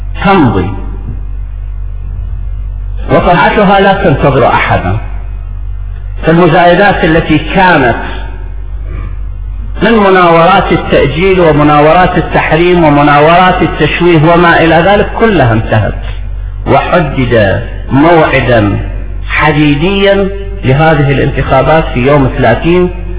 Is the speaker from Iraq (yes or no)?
yes; Iraq; تعالوا لنبني مشروعنا السياسي كعراقيين